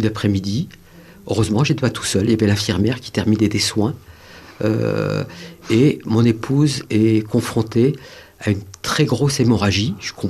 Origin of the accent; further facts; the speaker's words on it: Île-de-France, France; puisqu'on est de l'Essonne